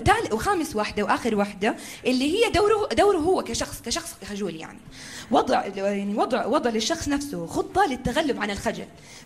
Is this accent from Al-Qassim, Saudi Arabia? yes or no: no; Jeddah, Makkah Province, Saudi Arabia